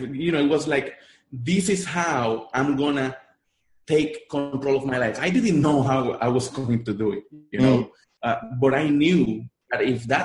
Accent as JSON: {"language": "English", "country": "Puerto Rico", "first_language": "Spanish", "second_language": "English", "moved": "as an adult", "said": "I'm Puerto Rican. That's why I have an accent, because my first language is Spanish. I'm Puerto Rican. I was in Puerto Rico back in 2006."}